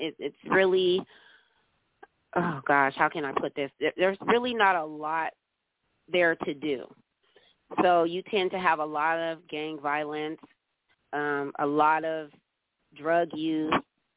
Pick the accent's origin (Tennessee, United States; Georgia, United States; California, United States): California, United States; Bakersfield; Well, I am from Bakersfield, California, and I do have 7 children, 5 grandchildren, like you stated.